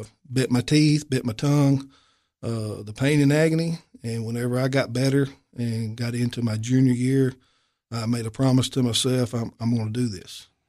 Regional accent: Coville, United States; Well, I was born here in Coville back in 1966. Born and raised here, been here all my life. And went through the school system here and graduated from Coville High School in 1984.

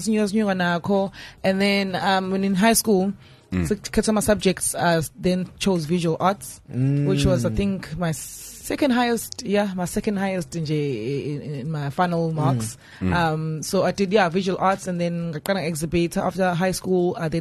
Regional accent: KwaMashu, KwaZulu-Natal, South Africa; Okay, so mina ngikhamoka Mashu.

